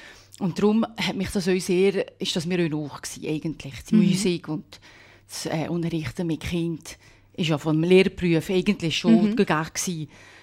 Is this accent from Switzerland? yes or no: yes; Valais, Switzerland; Wir sind beide Walliser und sind gerne zurückgekommen.